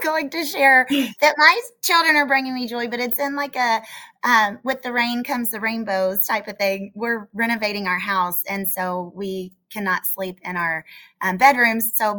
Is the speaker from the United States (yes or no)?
yes; Kentucky, United States; from Kentucky. I'm in Louisville, and I'm actually in my classroom right now.